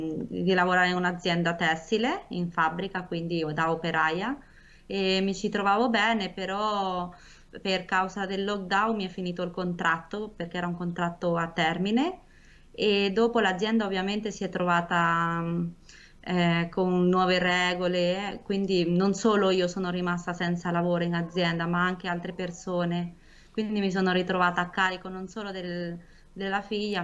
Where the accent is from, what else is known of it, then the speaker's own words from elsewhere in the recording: Perugia, Umbria, Italy; io sono straniera, sono cresciuta qua a Perugia insieme alla mia famiglia